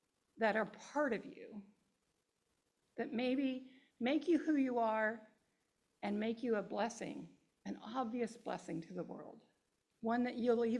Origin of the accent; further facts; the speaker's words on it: Kansas, United States; also born or lived in Oregon; I'm from Kansas, and then I lived in Oregon, and it's different. I wasn't in Kansas anymore.